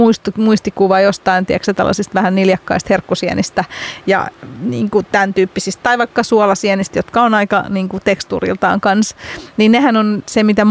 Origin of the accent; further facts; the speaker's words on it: Helsinki, Uusimaa, Finland; no mä oon Helsingistä kotoisin